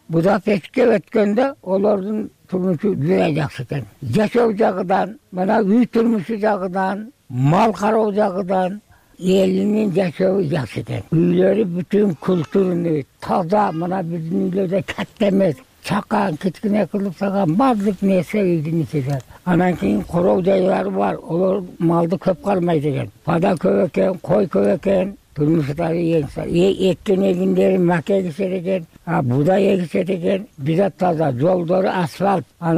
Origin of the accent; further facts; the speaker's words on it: Osh, Osh Region, Kyrgyzstan; Мен Оштон болом.